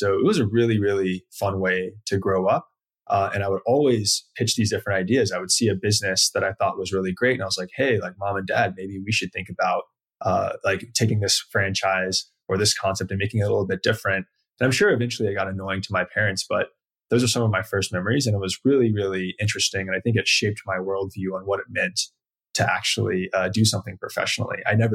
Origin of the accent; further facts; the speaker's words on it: Lexington, South Carolina, United States; So my father's American and my mother is an immigrant from Caracas, Venezuela. And so I grew up in a super small town in South Carolina.